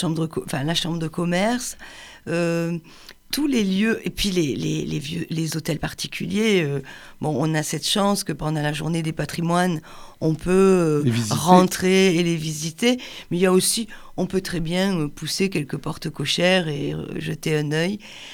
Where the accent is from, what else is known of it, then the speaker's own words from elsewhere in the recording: Montpellier, Occitanie, France; chaque fois que je dis « je suis de Montpellier », on me dit « oh là là, tu as de la chance, quelle belle ville !»